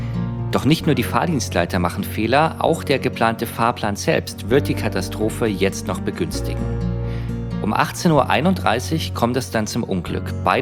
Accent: Munich, Bavaria, Germany; born there; Ich komme gebürtig aus München. Insofern kenne ich die Gegend da ganz gut.

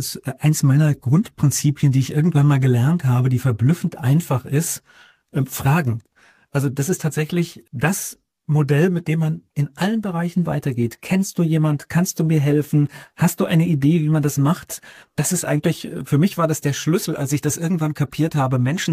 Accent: Kamen, North Rhine-Westphalia, Germany; born there; Ich bin auch, glaube ich, bin in Kamen geboren, kenne ein bisschen die Mentalität in Nordrhein-Westfalen

